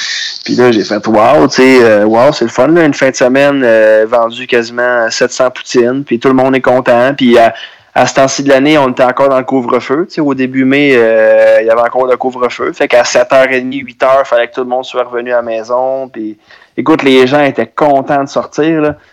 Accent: Saint-Jean-sur-Richelieu, Quebec, Canada; Parce que moi, je suis de Saint-Jean-sur-Richelieu, fait que mon food truck, grosso modo, là, je roulais comme sur la rive sud de Montréal

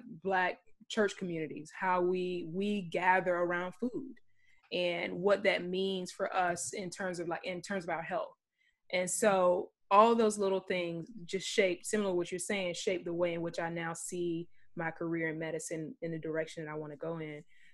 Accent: Savannah, Georgia, United States; So I'm a Southerner. I'm from Savannah, Georgia.

